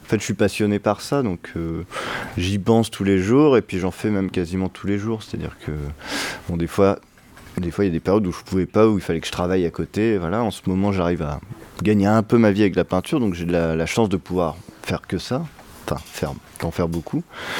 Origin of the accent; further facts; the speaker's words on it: Brest, Brittany, France; Et moi, je viens de Brest où il y a la mer.